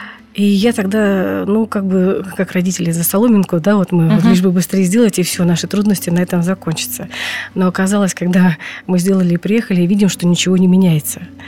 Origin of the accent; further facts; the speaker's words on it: Perm, Perm Krai, Russia; born there; now in Tver, Russia; Да, я родилась в Перми, да. Муж военный, и мы служили вот в Тверской области Бологое 4. В 99-м году переехали сюда, в Тверь.